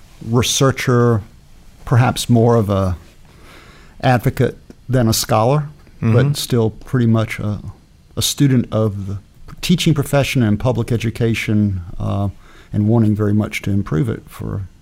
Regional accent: Wisconsin, United States; a teacher at Eau Claire High School in the early 80s. But I had the good fortune of returning to my home state 2 years or so ago

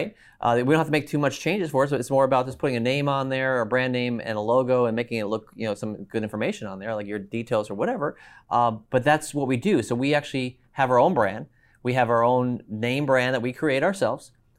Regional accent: United States; I do, being an American, I like to support USA products, right?

